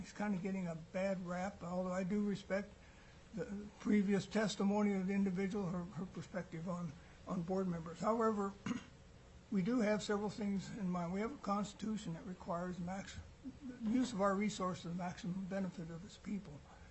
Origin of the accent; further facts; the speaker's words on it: Craig, Alaska, United States; now in Juneau, United States; I'm resident of Juneau, lifelong resident of Alaska. I grew up in Craig.